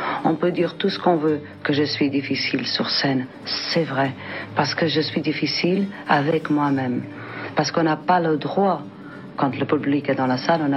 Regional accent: Portugal; moved away; Je suis une Portugaise, une émigrée, comme tous les autres.

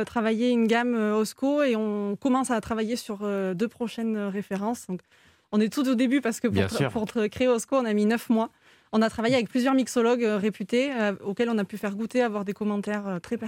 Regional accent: Toulouse, Occitanie, France; De Toulouse.

